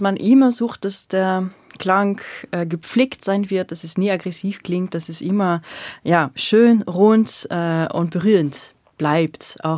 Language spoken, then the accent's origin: German; France; accent: French; German is a second language; Also ich habe immer noch meinen französischen Akzent, aber ich klinge vielleicht eher wienerisch als berlinerisch, keine Ahnung.